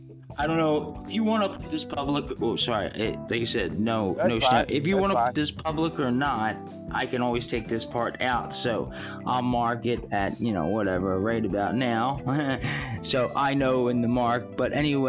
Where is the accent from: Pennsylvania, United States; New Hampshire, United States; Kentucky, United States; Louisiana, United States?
Pennsylvania, United States; Philadelphia; I'm from Philly.